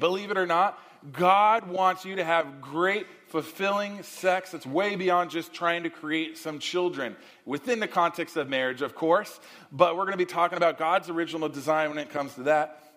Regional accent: California, United States; I grew up in the San Gabriel Valley, and if you're one of the LA people that really never leave the west side, you probably have no clue where the San Gabriel Valley is. Don't worry, it's in the county somewhere of LA.

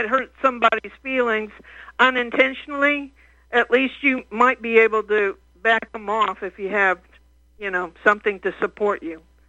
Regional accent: Oklahoma, United States; and I'm from Oklahoma, where we all used to, you know, back, I wasn't alive at that time, but the West was the Wild West

